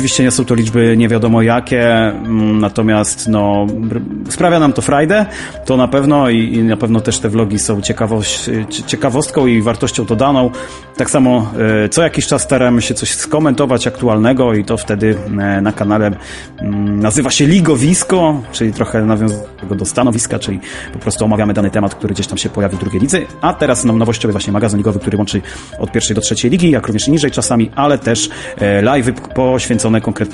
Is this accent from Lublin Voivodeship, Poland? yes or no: yes; Łęczna, Lublin Voivodeship, Poland; now in Warsaw, Poland; jestem z Łęcznej, pochodzę z Łęcznej, teraz mieszkam w Warszawie.